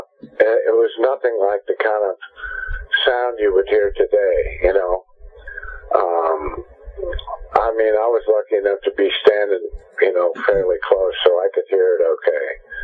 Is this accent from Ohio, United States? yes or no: yes; Troy, Ohio, United States; He appeared in my hometown, Troy, Ohio, because we had a big, a good sized arena